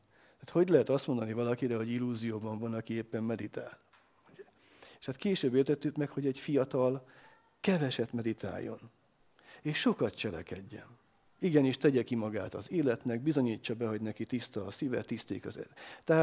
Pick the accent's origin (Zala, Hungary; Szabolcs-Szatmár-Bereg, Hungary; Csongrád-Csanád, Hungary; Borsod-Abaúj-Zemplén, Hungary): Csongrád-Csanád, Hungary; Szeged; Szegedi vagyok, nem tudom, ki ismeri Szegedet